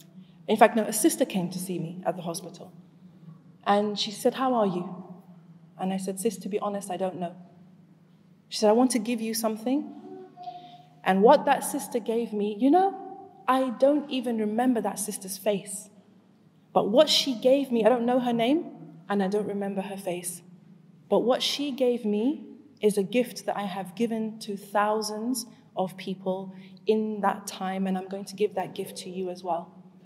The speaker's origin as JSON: {"language": "English", "country": "Zimbabwe", "tie": "born or raised there", "also_born_or_lived": "Leeds, United Kingdom", "said": "I was born in Leeds, and I grew up in Zimbabwe, and I became a Muslim while I was at university. So I'm a revert."}